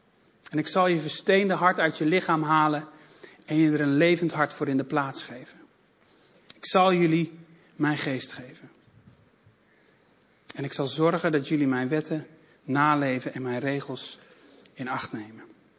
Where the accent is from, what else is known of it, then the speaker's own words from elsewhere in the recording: Amsterdam, North Holland, Netherlands; ik kom uit Amsterdam. Dat was 2 uur rijden